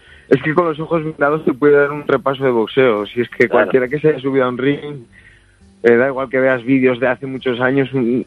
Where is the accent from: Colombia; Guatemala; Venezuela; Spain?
Spain; Gijón, Asturias